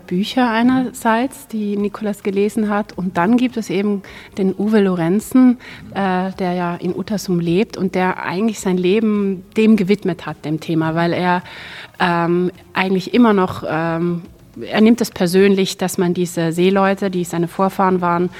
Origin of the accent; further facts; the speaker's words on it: Tyrol, Austria; ich komme aus Österreich, aus Tirol.